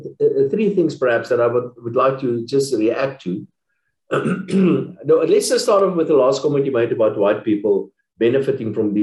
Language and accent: English; South Africa; first language Afrikaans; English is a second language; as you can hear, my native language is English, and I had to speak English, or rather it's Afrikaans, and I had to speak English.